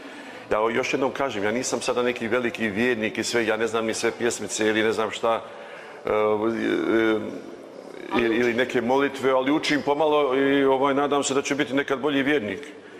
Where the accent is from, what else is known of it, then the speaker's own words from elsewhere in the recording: Sarajevo, Federation of Bosnia and Herzegovina, Bosnia & Herzegovina; moved away as an adult; now in Germany; 56 godina, dolazim iz Sarajeva.